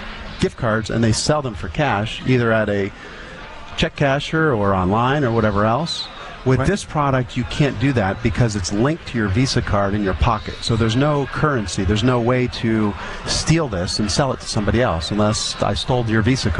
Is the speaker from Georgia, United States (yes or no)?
no; Pittsburgh, Pennsylvania, United States; I'm a technologist from Pittsburgh. I've been in the space for 20-something years, and we've launched many companies here in the city. I love the city of Pittsburgh.